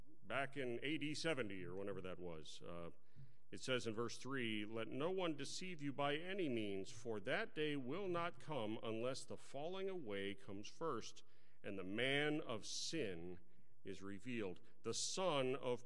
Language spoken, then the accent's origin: English; Texas, United States; At least when I was growing up in Texas, that's people would shout, "Denied!"